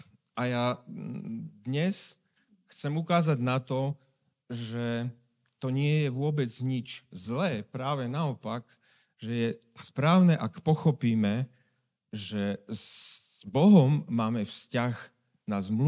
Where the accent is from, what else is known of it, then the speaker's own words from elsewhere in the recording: Poprad, Prešov Region, Slovakia; born there; also born or lived in Bratislava; Narodil som sa v Poprade. Po strednej škole som odišiel študovať do Bratislavy. Tam som bol 5 rokov. Vrátil som sa naspäť k rodičom.